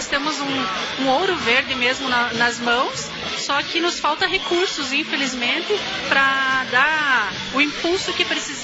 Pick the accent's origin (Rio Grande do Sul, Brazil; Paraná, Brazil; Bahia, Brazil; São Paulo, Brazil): Rio Grande do Sul, Brazil; moved away; Toda a minha família é gaúcha. A gente veio do Rio Grande do Sul já há 35 anos.